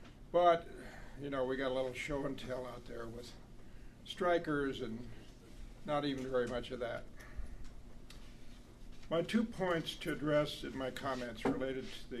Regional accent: Colorado Springs, Colorado, United States; I'm from Colorado Springs.

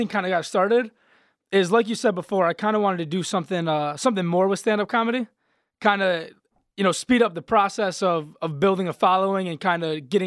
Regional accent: Berkeley, Michigan, United States; did a show this summer in my hometown of Berkeley, Michigan.

